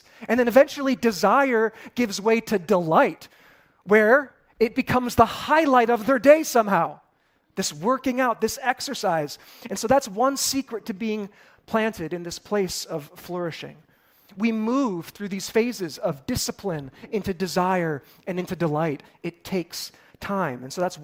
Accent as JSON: {"language": "English", "town": "Chicago", "region": "Illinois", "country": "United States", "tie": "born or raised there", "said": "I grew up in the Chicago area. I've got no connection to farms whatsoever."}